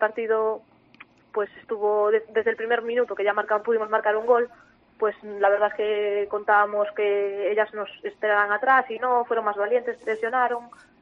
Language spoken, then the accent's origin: Spanish; A Coruña, Galicia, Spain; estoy cómoda aquí en Galicia, cerca de casa, ya que yo soy de Coruña.